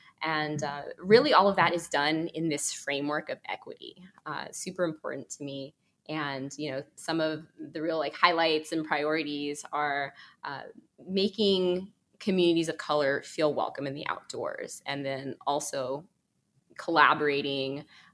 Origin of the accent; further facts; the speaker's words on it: Atlanta, Georgia, United States; where I grew up. Yeah. So I'm from Atlanta. And so, yeah, growing up, you know, my family would go walking, you know, around the river.